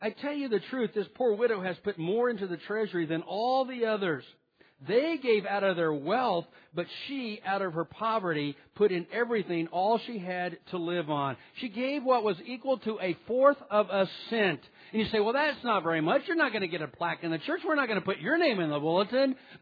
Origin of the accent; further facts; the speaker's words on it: West Virginia, United States; born there; moved away; By the way, I was born in West Virginia. It means nothing. I got out of there pretty quick.